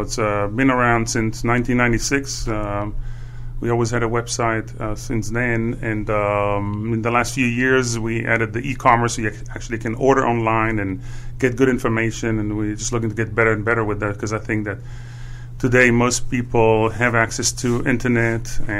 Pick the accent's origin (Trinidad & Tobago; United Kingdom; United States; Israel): Israel; You know, I'm from Israel. I'm from another part of the world, and some of it is influenced by that.